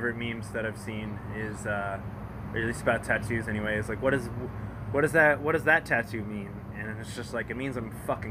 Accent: Kentucky, United States; born there; also born or lived in Georgia / Kansas / Oklahoma / Florida; Yeah, I was born in Kentucky. Went from Kentucky to Augusta or Fort Gordon. So Fort Gordon, and then over to Kansas, Oklahoma, and then back to Georgia.

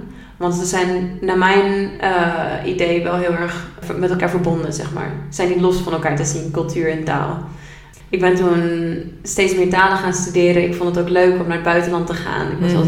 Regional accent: Assen, Drenthe, Netherlands; born there; ik ben geboren in Assen en ik ben ondertussen 25 jaar.

